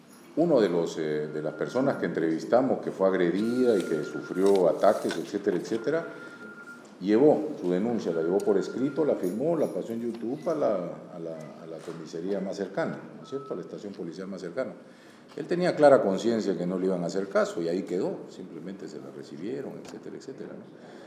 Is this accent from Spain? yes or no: no; Peru; la experiencia que yo tengo en mi país, en Perú.